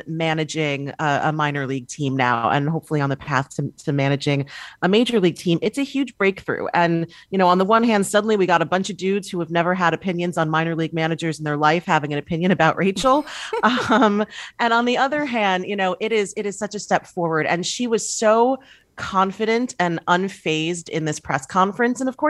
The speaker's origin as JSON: {"language": "English", "region": "New York", "country": "United States", "tie": "born or raised there", "said": "I'm born and raised in New York. I grew up a Yankee fan. I have a Yankee tattoo, so I feel this in my bones, you know."}